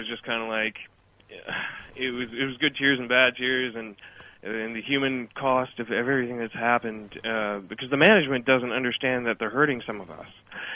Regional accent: Canada; Hey, I'm from Canada.

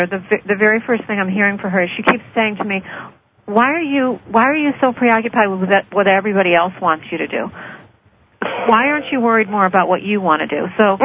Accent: Connecticut, United States; coming in Connecticut this April. We hold it at a beautiful old historic bed and breakfast here in my hometown

